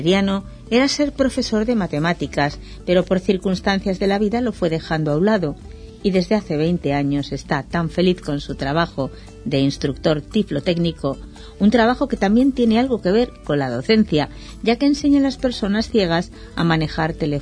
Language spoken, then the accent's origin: Spanish; Castile and León, Spain; Jugaba de pequeñito en mi pueblo y en torneos por la provincia de Burgos.